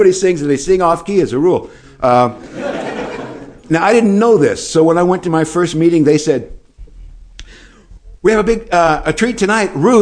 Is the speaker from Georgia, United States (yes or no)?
no; California, United States; I grew up in California. Everybody surfed.